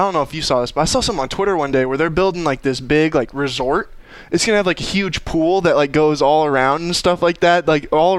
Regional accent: Clarinda, Iowa, United States; I'm from Clarinda, but yeah, that's actually why I came to Iowa State.

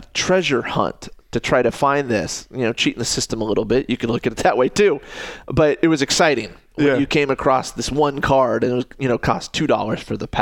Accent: Ames, Iowa, United States; And I grew up in Ames over by the mall

